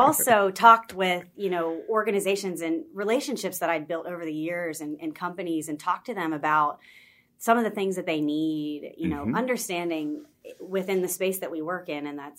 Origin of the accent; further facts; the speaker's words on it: Wheeling, West Virginia, United States; I'm actually from West Virginia. I'm from Wheeling.